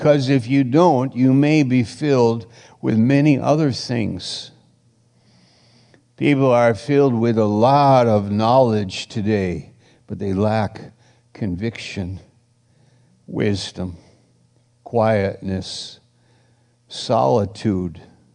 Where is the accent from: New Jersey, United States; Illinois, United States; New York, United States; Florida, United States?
New York, United States; And I came from New York, and Scott Robinson came from Oklahoma, and David Bennett came from California, and God was bringing a group of people to this small town in Maine with a vision.